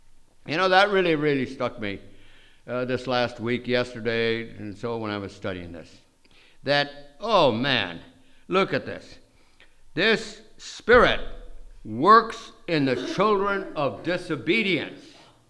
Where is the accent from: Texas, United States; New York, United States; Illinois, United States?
New York, United States; New York City; born there; as you know, I told you I was born in New York City of people in the theater.